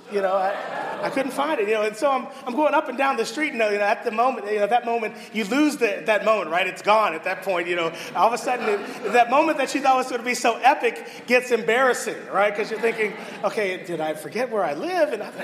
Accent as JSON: {"language": "English", "town": "Pittsburgh", "region": "Pennsylvania", "country": "United States", "tie": "born or raised there", "said": "I'm always grateful to be in Pittsburgh because I'm a Pittsburgh native."}